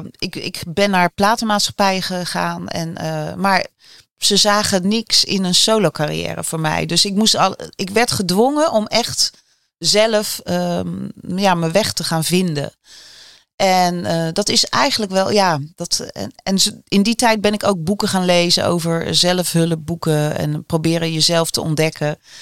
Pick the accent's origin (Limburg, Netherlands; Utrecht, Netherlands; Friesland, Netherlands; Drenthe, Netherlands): Limburg, Netherlands; also born or lived in Scheveningen / North Brabant; Ik ben geboren in Scheveningen, Leidschendam, toen naar Brabant en toen naar Limburg.